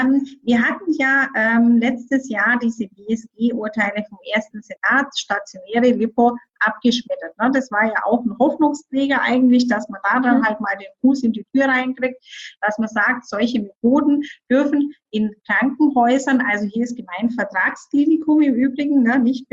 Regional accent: Bavaria, Germany; ich komme ja aus Bayern

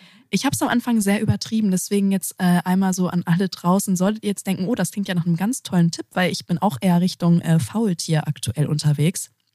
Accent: Lower Saxony, Germany; ich bin groß geworden in der Nähe von Walsrode.

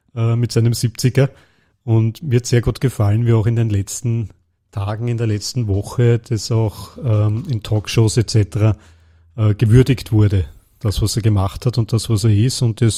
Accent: Austria; was ich als Österreicher auch sehr gehofft habe.

